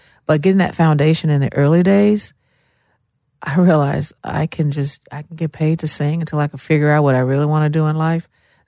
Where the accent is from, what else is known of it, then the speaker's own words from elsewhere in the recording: Memphis, Tennessee, United States; Well, as a child growing up in Memphis, you know, music was everywhere